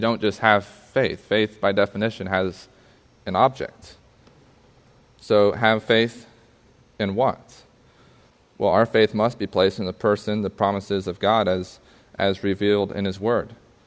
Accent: Suriname; When we grew up in Suriname

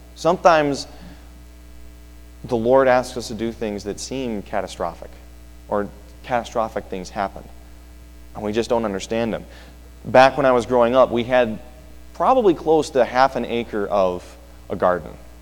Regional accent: Illinois, United States; And I'm originally from Illinois, for those of you who don't know. And there's two things that are almost always present in Illinois: corn and wind, and communism, but that's another story.

